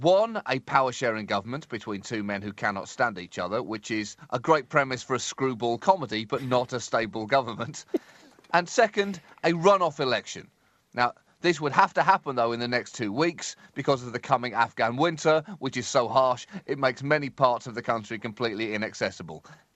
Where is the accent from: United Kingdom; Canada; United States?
United Kingdom; Being British is like being a racehorse at the end of a long career.